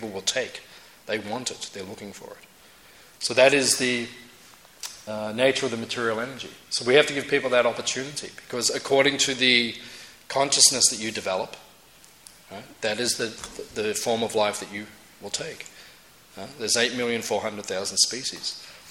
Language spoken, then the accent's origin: English; Tasmania, Australia; I'd say, you know, excuse me, from Tasmania, from out of town, I'm from Tasmania.